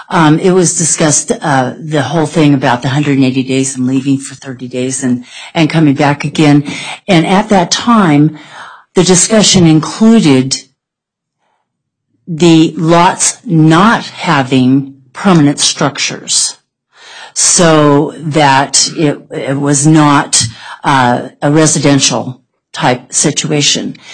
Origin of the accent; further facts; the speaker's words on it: Carson City, Nevada, United States; from Carson City